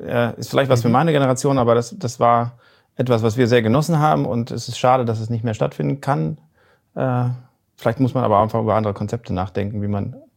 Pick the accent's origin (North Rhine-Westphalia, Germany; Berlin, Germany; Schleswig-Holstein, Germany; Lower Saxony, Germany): North Rhine-Westphalia, Germany; Bielefeld; Tatsächlich in Bielefeld. Geboren im Bereich Innenstadt, nicht weit von hier, bei Dr. Hartog und dann aufgewachsen in Hepen, zur Schule gegangen auf dem Helmholtz-Gymnasium, bis zum Abitur hier geblieben. Also ja, gebürtiger Bielefelder.